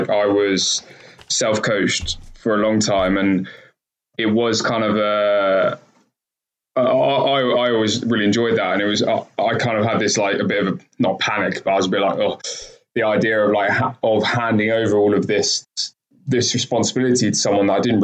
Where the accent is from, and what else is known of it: Chertsey, South East England, United Kingdom; born or raised there; also born or lived in Kingston